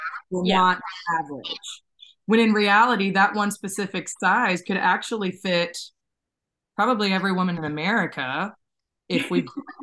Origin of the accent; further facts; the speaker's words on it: Alaska, United States; moved away as an adult; now in Florida, United States; So originally I'm from Alaska, right? And I moved to Florida about 5 years ago.